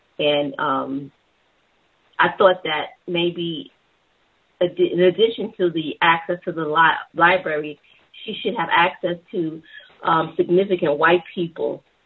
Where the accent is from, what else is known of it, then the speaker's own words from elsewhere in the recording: New York, United States; now in South Carolina, United States; I'm from New York, and I've been in South Carolina for about 5 years.